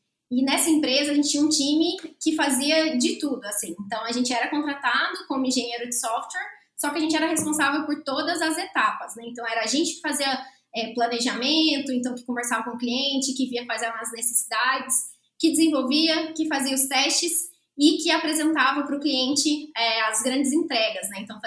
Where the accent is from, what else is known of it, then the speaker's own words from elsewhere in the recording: Alfenas, Minas Gerais, Brazil; now in Poços de Caldas, Brazil; Hoje moro em Poços de Caldas, mas nasci em Alfenas. Tenho 33 anos e sempre fui uma pessoa muito, muito agitada, com muita energia.